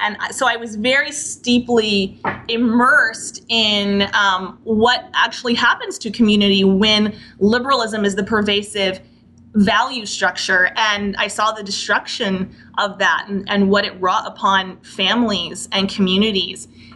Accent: Las Vegas, Nevada, United States; My hometown is Las Vegas, Nevada, and which has obviously a huge liberal influence.

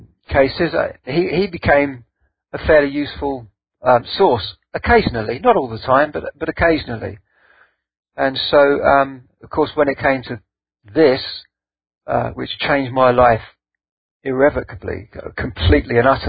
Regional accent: Sandhurst, South East England, United Kingdom; to when I grew up in Sandhurst.

